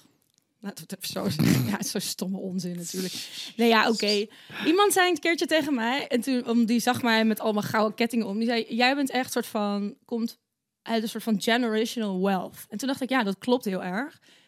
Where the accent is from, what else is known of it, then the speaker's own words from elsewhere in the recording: Nijverdal, Overijssel, Netherlands; In Nijverdal dus. En daar wonen mijn ouders nog steeds, in datzelfde huis waar ik ben geboren. Dus die wonen daar dus echt al 40 jaar of zo. Vind ik altijd een saillant detail. Dus in een Twents dorp